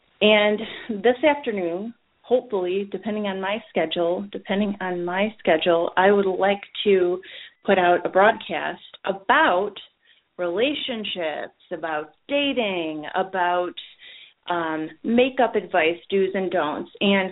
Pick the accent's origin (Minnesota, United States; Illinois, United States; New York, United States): Illinois, United States; Chicago; And we will be talking about what he needs to win Illinois this coming week at my home state. I'm from the Chicago area